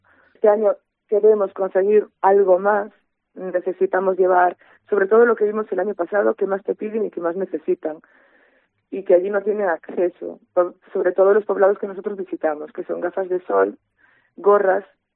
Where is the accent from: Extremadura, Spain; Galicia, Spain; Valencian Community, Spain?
Galicia, Spain; Somos los únicos gallegos que participamos